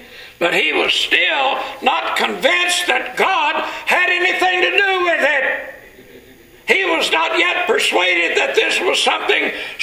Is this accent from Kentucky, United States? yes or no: no; Texas, United States; now in California, United States; You know, that's one thing I like about California. I was raised down in Texas. We had a lot of flies down there. We don't have that many out here.